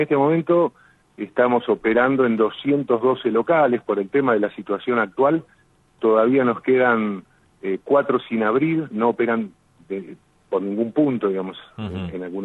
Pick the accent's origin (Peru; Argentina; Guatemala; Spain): Argentina; como ciudadanos argentinos